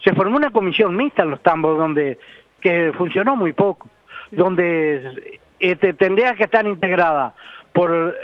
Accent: Cardal, Florida, Uruguay; en el pueblo de Cardal, yo soy de Cardal, departamento de Florida.

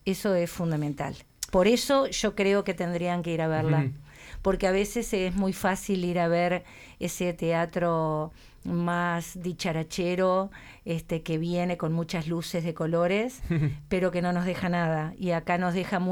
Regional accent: Uruguay; como uruguaya que soy

